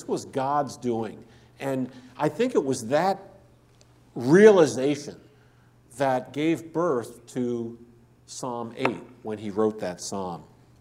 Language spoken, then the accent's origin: English; New Jersey, United States; You know, I'm from New Jersey. You know, we don't see many armadillos in New Jersey.